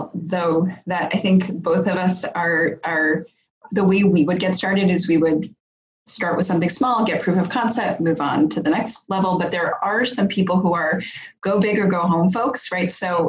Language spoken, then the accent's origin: English; Chicago, Illinois, United States; I grew up in Chicago